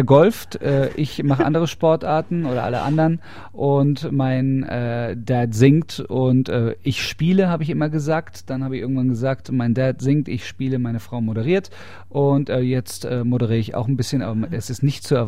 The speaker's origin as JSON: {"language": "German", "country": "Germany", "said": "ich komme aus Deutschland, da mache ich nicht so Unterscheidungen"}